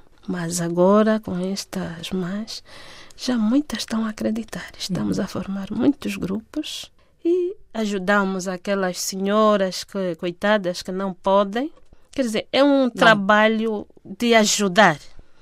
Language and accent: Portuguese; Lubango, Huíla, Angola; Sou de Lubango e coordeno os 6 grupos.